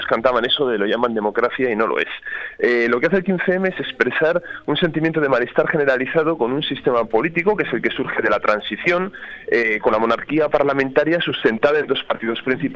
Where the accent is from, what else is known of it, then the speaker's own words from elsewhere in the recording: Valladolid, Castile and León, Spain; now in Montevideo, Uruguay; Yo vengo de Valladolid y llevo ya 3 años radicado en Montevideo con mi pareja.